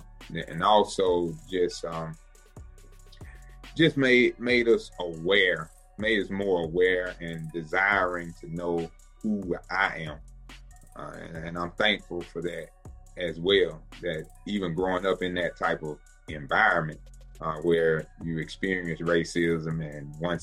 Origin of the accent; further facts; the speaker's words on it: Linden, Alabama, United States; Man, I'm born and raised in Linden, Alabama. That's Marengo County. It's in the Black Belt area of the state of Alabama.